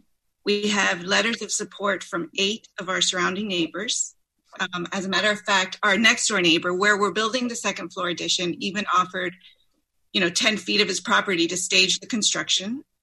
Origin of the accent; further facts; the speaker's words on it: Miami, Florida, United States; I'm born and raised in Miami. I've lived in Miami Beach for 20 years, as has my husband.